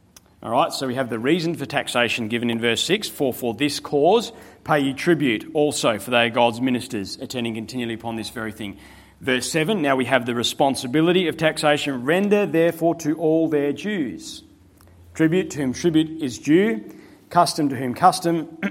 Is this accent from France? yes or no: no; Australia; I'm qualified to say this because I'm an Australian, okay?